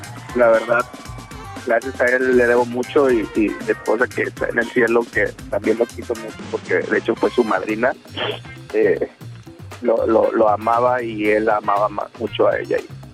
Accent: Ciudad Madero, Tamaulipas, Mexico; De aquí de Ciudad Madero

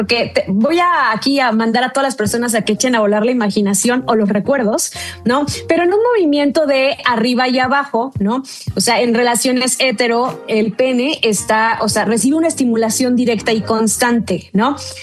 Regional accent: Poza Rica, Veracruz, Mexico; now in Puebla, Mexico; yo soy de Poza Rica, Veracruz, y allá es, sí, o sea...

